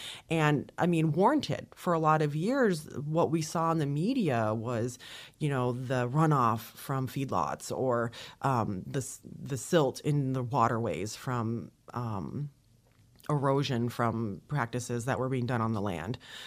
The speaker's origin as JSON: {"language": "English", "region": "Minnesota", "country": "United States", "said": "I'm from Minnesota, and we had 4-H. It just was not nearly as pervasive and ubiquitous as it is here in southern Indiana."}